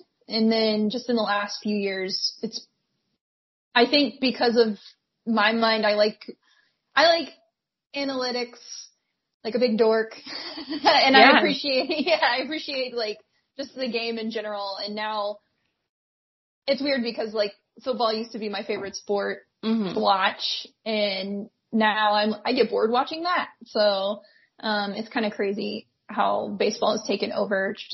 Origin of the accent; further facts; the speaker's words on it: Alabama, United States; I grew up in Alabama, and the only like kind of close MLB team was the Braves